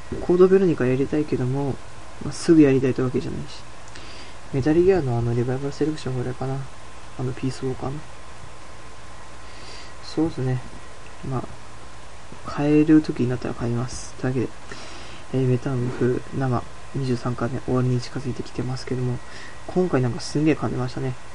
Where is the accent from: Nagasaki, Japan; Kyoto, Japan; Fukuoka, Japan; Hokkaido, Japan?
Fukuoka, Japan; Nogata; 福岡生まれ福岡育ち、まあ厳密に言うとはですね、あの能形生まれ能形育ち、まあ福岡県の中の能形市という能形かめ能形市という市で生まれ能形市という市で育った、まあ、男